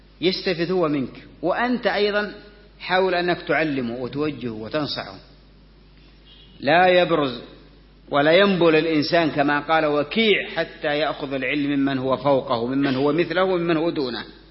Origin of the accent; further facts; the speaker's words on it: Yemen; أهان السلطان عندنا في اليمن الإخوان المسلمين